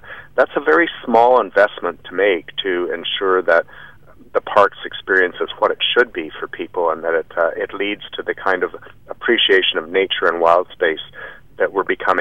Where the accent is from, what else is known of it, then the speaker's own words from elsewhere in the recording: Vancouver, British Columbia, Canada; like many British Columbians and an increasing number of British Columbians, I grew up in an urban area. I grew up in Vancouver